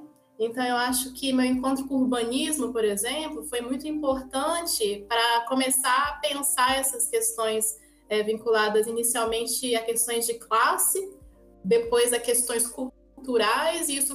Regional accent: Espírito Santo, Brazil; now in Salvador, Brazil; comecei o curso, né, em 2000, na Federal do Espírito Santo, eu sou capixaba, fiz o curso de graduação lá e depois vim para Salvador no mestrado e depois doutorado e acabei ficando.

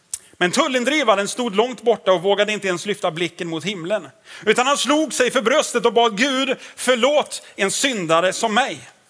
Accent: Tidaholm, Västra Götaland County, Sweden; men jag är ju från Tidaholm. Och det är jag stolt över.

